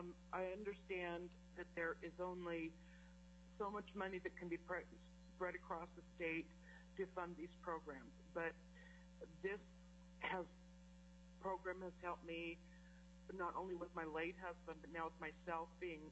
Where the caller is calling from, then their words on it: Cordova, Alaska, United States; I'm calling from Cordova